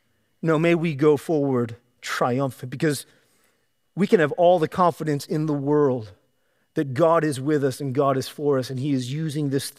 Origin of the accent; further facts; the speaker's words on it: Delaware, United States; I'm from Delaware. Delaware has amazing roads.